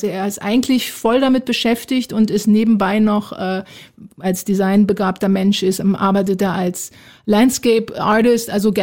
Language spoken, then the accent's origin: German; Berlin, Germany; Also ich bin ja Berlinerin und bin nach New York gegangen, um Filme über Musik zu machen.